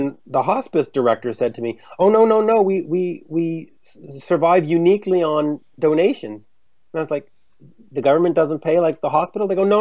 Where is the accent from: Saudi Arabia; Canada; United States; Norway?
Canada; And it was remarkable to me as a Canadian that the folks that need to, you know, to die in dignity is important.